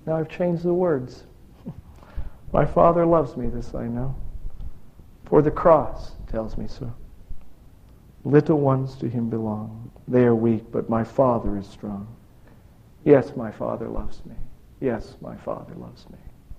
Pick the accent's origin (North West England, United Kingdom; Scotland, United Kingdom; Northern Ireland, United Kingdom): Scotland, United Kingdom; I love the Scottish theologians. I'm Scottish, so I think they're the best.